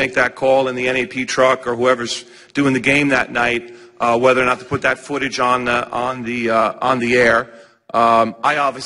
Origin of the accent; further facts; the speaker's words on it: New York, United States; I'm from New York. I'm a frustrated Ranger fan.